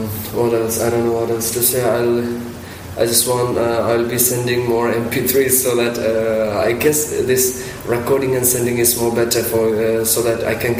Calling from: India; English is a second language; Hello, Luke. … I'm talking from India.

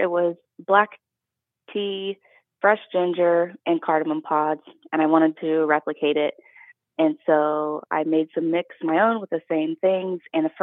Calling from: Kentucky, United States; I'm calling from Northern Kentucky.

